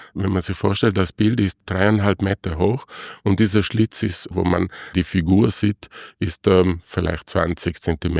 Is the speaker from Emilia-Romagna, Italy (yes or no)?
no; Trentino-Alto Adige, Italy; German is a second language; Ich komme aus dem Trentino noch dazu.